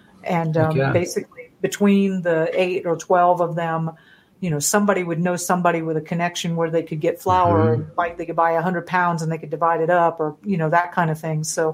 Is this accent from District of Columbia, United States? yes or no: no; Florida, United States; And I grew up in Florida, so always on trips we were visiting, you know, places where people would shoot at each other.